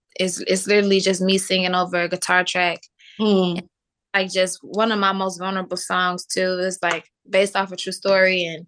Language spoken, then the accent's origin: English; Chicago, Illinois, United States; we met, he's from Chicago, I'm from Chicago.